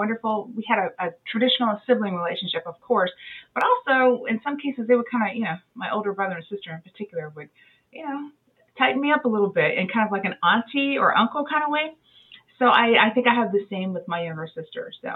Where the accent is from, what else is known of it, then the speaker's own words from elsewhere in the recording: Florida, United States; I am from a small town in Central Florida